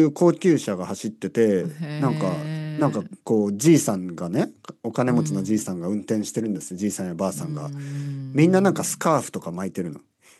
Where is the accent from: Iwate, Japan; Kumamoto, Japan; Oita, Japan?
Oita, Japan; まあ僕大分県出身だから、昔から温泉街ってたくさんあるんですけど